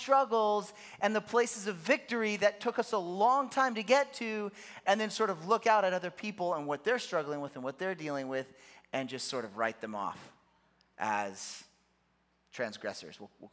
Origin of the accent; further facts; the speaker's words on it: Kenya; I grew up in Africa. I'm in Kenya. All of my friends were black.